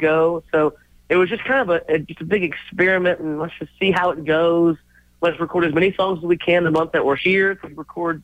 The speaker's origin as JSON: {"language": "English", "town": "Austin", "region": "Texas", "country": "United States", "tie": "born or raised there", "said": "I went to school in San Marcos, so I grew up in North Austin, now I live in South Austin"}